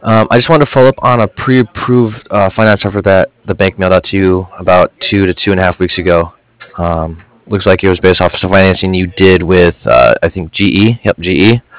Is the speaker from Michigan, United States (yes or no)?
no; Rifle, Colorado, United States; Yeah, I grew up in Rifle, you know what that?